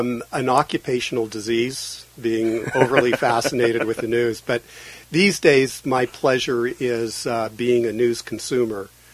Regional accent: United States; No. No, there's not. And I'm an American, too.

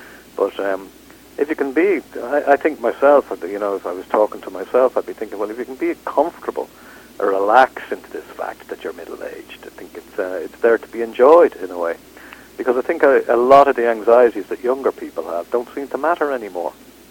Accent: Ireland; I think I'm one of a group of Irish writers that people put together because we're Irish.

